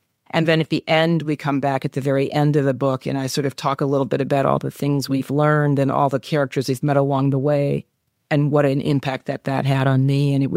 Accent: Detroit, Michigan, United States; And then I had another foot in the city of Detroit growing up around Black doctors and Black lawyers and school administrators and nurses.

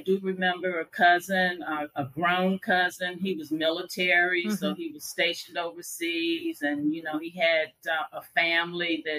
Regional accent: Chicago, Illinois, United States; accent: Southern accent; So I got that Southern accent too, right? Really. You know, let's be real. I grew up in Chicago, you know, graduated high school.

